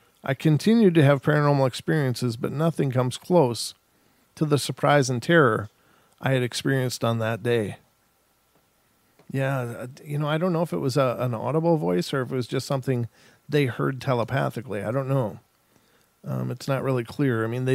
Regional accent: Minnesota, United States; I'm from Minnesota.

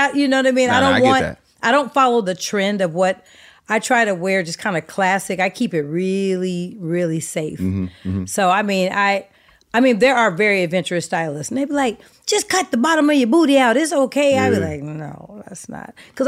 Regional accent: Oakland, California, United States; So, growing up in Oakland, you were … or you were

